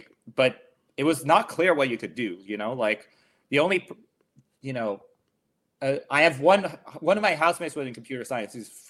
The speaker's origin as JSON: {"language": "English", "town": "Montreal", "region": "Quebec", "country": "Canada", "said": "first of all, I'm from Montreal."}